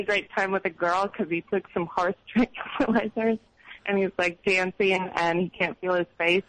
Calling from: Austin, Texas, United States; I'm calling from Austin, Texas.

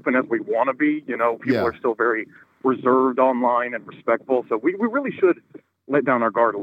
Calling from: Spokane, Washington, United States; I'm calling from Spokane, Washington.

